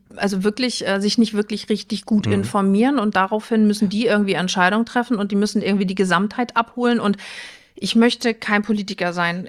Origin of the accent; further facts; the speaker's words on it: Rostock, Mecklenburg-Vorpommern, Germany; Ich bin ein Küstenkind, ich komme aus Rostock, original.